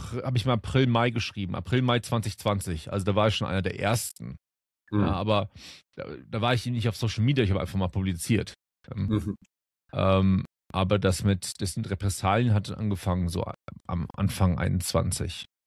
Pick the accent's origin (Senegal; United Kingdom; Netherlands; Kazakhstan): Netherlands; also born or lived in Cologne / Germany / Iceland / Africa; now in Brazil; ich bin in Köln geboren, oder wurde in Köln geboren, heißt das, glaube ich, hab immer zwischen Deutschland und Holland dann gewohnt, und die meiste Zeit meines Lebens habe ich in Niederlanden gewohnt. Ein paar Jahre auf Island, ein paar Jahre in Afrika, ja, jetzt 5, 6 Jahre in Brasilien